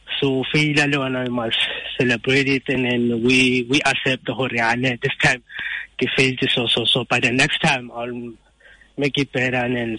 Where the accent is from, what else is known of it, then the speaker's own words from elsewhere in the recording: South Africa; as a South African Renale, like our music is it's rich